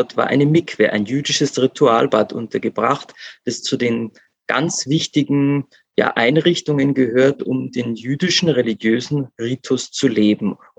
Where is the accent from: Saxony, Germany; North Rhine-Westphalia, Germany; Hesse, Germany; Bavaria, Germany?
Bavaria, Germany; Föhrenwald; Also ich fühle mich einfach meiner Heimat, diesem Ort, mit seiner wechselvollen Geschichte sehr verbunden.